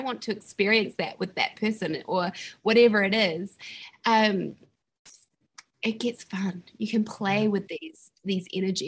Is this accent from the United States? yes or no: no; New Zealand; accent: New Zealand; a lot of Americans think I'm … because of my New Zealand accent.